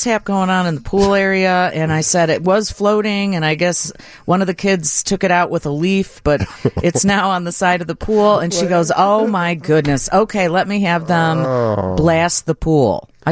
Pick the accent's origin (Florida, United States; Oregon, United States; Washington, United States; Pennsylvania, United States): Florida, United States; Miami; And they said, yes, it can happen in warm waters. We're from Miami.